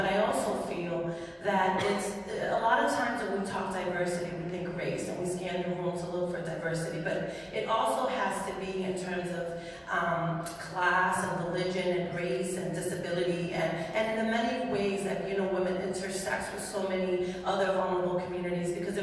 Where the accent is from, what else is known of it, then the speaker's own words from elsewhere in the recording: Chelsea, Massachusetts, United States; For me, what I bring is I grew up in Chelsea, and I fell into the street culture that often sucks many of our young people in urban communities like Chelsea.